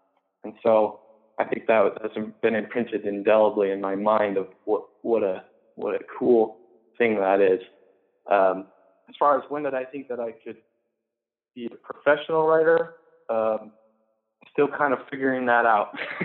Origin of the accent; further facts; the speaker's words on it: Longview, Washington, United States; now in Spokane, United States; Yeah, so I grew up in Longview, Washington. Now I live in Spokane